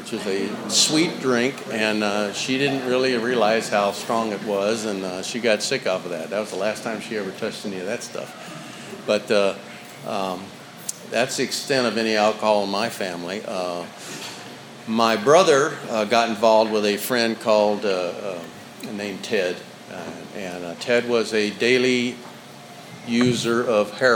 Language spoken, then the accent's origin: English; San Antonio, Texas, United States; And I was raised in Texas, you know, in San Antonio, and I didn't have any alcoholism in my family that I knew of.